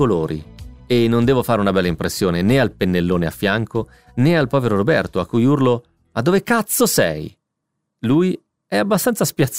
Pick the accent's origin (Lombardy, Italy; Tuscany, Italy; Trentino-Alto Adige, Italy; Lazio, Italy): Lazio, Italy; Ostia; Io sono di Ostia.